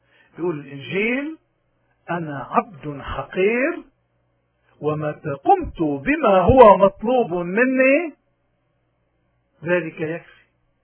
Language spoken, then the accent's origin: Arabic; Lebanon; لأنه نحن لبنانيين ما نحكي إلا بالقتل